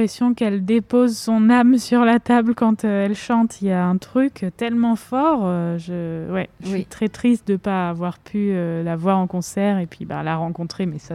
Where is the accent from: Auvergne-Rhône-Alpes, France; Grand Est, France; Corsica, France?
Grand Est, France; Nancy; born there; Finalement, moi, je suis née à Nancy, donc elle est remontée encore beaucoup.